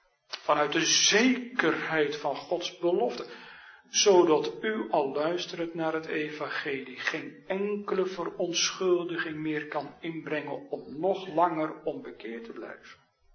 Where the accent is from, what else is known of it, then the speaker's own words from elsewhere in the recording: Harderwijk, Gelderland, Netherlands; Als die oude vrouw in de plaats waar ik opgegroeid ben in Harderwijk.